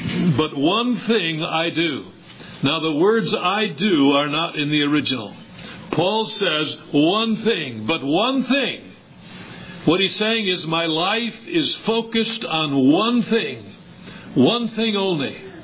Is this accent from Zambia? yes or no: no; Chicago, Illinois, United States; when I was a boy, I'll tell you how old I was, and growing up in Chicago, the milkman drove a wagon with horses in the front of it.